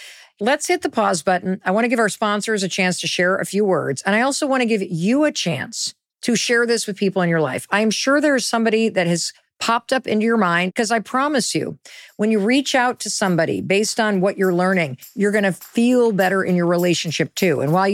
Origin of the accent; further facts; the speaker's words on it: Midwest, United States; I went east for college. I grew up in the Midwest.